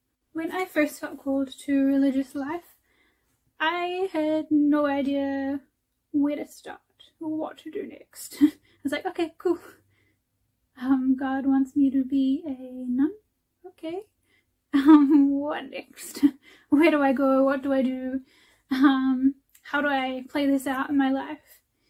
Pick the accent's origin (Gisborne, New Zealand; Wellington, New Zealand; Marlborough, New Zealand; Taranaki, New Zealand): Wellington, New Zealand; I am 23 from Wellington, New Zealand.